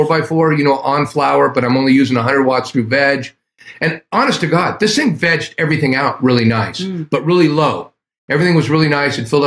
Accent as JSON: {"language": "English", "region": "California", "country": "United States", "moved": "yes", "lives_now": "Canada", "said": "I come from Northern California, now living in Canada. I moved up here about 6 years ago."}